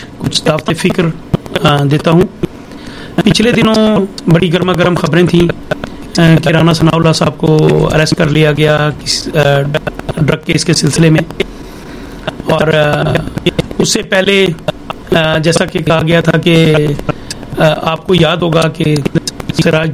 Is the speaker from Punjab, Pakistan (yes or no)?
yes; Punjab, Pakistan; پنجابی اردو دونوں مکس کر دیتے ہیں کیونکہ بیسیکلی میں پنجاب سے ہوں.